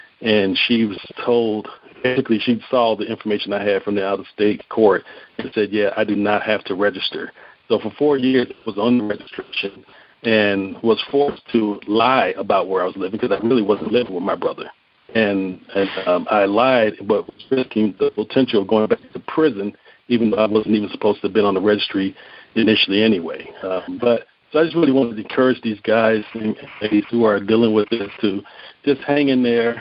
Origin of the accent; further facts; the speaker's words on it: Illinois, United States; I was had my sentence in another state and transferred after my sentence back to my home state of Illinois.